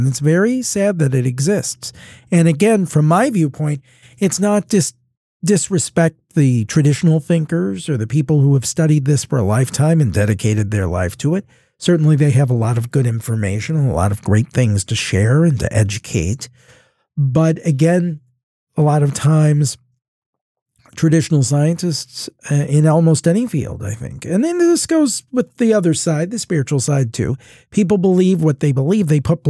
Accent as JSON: {"language": "English", "region": "Ohio", "country": "United States", "said": "in my neck of the woods, I'm from Ohio, and in southern Ohio, we have these great mounds."}